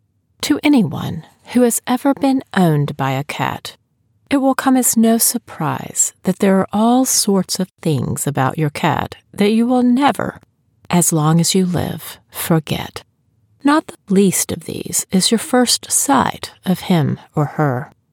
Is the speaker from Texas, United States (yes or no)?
yes; Texas, United States; close to where I was born and raised in East Texas.